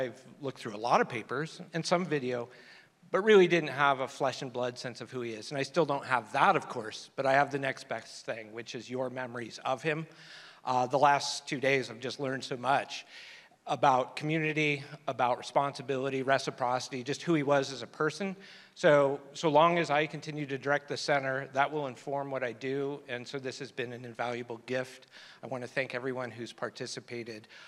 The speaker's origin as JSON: {"language": "English", "town": "Omaha", "region": "Nebraska", "country": "United States", "said": "damn it, I'm from Omaha, Nebraska, and I'm proud of that."}